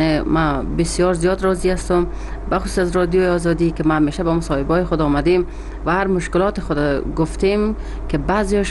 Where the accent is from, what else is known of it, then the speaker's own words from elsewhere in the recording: Baghlan, Afghanistan; مثلا از خود ولایت خودم، ولایت بغلان